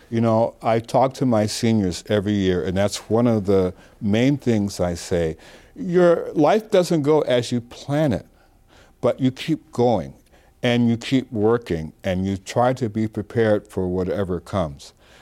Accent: Detroit, Michigan, United States; I'm from Detroit and my family was not rich, but we needed scholarships.

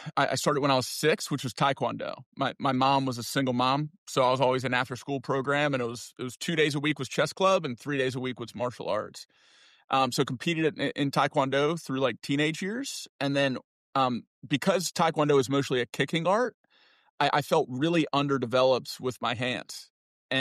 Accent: Charlotte, North Carolina, United States; I grew up in Charlotte, so they had a great chess scene.

